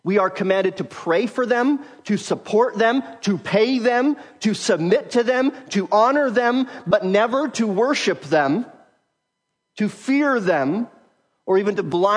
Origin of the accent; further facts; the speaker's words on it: Wyoming, United States; perhaps because I was raised in Wyoming, my natural tendency is to think, well, government, that is a swear word.